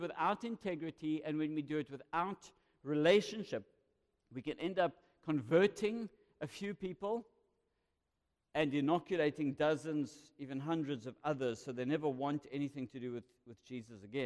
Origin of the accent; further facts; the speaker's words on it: Cape Town, Western Cape, South Africa; now in Pinetown, South Africa; I was born in Cape Town. Lived in Cape Town most of my life, married there and had three of my children there, but I have four children now, and they keep me busy. I live in Pinetown and obviously based in Westville.